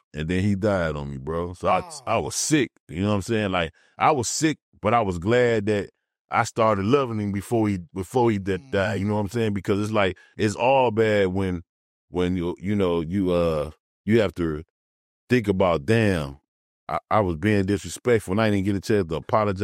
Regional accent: Chicago, Illinois, United States; also born or lived in Indiana; Man, I'm from Chicago, actually, you know what I'm saying? South side, you know, Chicago and Indiana. Basically, I rep them both.

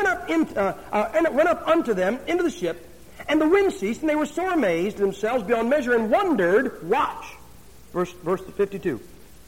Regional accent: Ohio, United States; Now we're from Ohio, correct?

